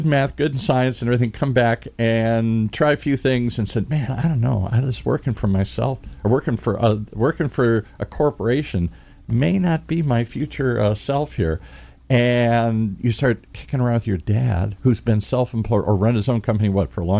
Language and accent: English; Michigan, United States; I grew up in the Midwest, Michigan, wearing my Michigan hats, freezing.